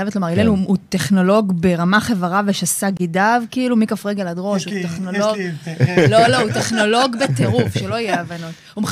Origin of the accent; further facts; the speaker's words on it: Tel Aviv, Tel Aviv District, Israel; אני מגיעה מתל אביב, מי ששואל. גדלתי בבית של הורים שהם חוזרים בתשובה. חרדית, מה שנקרא, אבל מלידה.